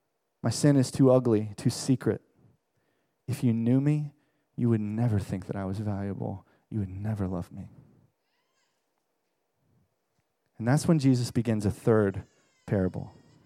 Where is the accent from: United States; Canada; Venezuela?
United States; Florida; moved away as an adult; I grew up in Florida, which you may have heard. I left everything I knew to come up here and go to school.